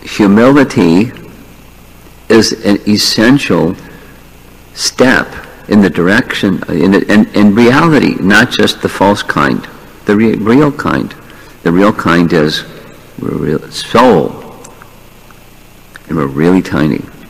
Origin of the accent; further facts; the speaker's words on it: East Coast, United States; I grew up on the East Coast, so I didn't know the stories that happened so much on the West Coast